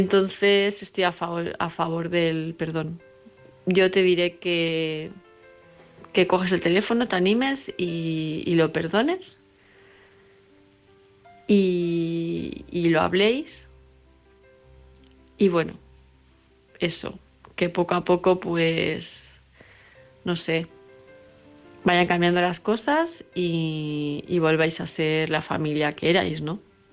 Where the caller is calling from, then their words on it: Palma de Mallorca, Balearic Islands, Spain; de Palma de Mallorca.